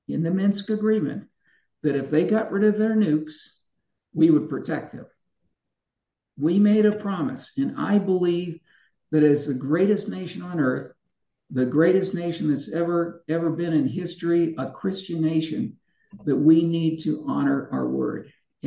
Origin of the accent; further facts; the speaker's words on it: Ireland; also born or lived in Germany; I grew up in Ireland and Germany. My mother grew up in Finland.